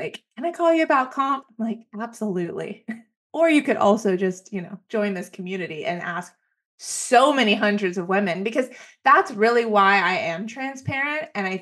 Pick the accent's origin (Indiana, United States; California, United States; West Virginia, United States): California, United States; Los Angeles; born there; No. Well, I was born in Los Angeles.